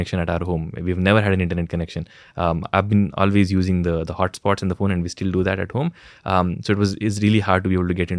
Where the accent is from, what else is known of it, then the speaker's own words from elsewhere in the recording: Aldur, Karnataka, India; English is a second language; And I am now in Chikmagalur in Aldur at my hometown because lockdown.